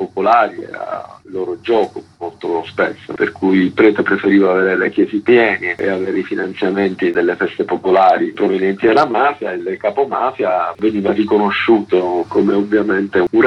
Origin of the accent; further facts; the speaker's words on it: Palermo, Sicily, Italy; now in Rome, Italy; Sono cresciuto a Palermo negli anni più bui, forse del periodo delle guerre di mafia, prima poi di trasferirmi a Roma ormai da tanti anni.